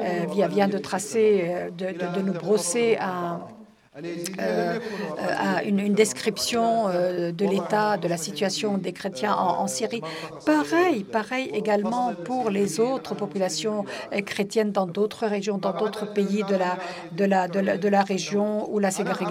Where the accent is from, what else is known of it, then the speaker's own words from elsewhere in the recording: Iraq; je vais donc me concentrer sur ce qui s'est passé chez nous en Irak